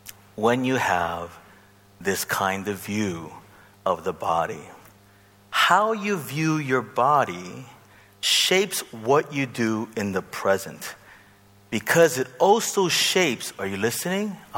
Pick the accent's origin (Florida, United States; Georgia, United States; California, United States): California, United States; You do not believe me. I know. I'm from California.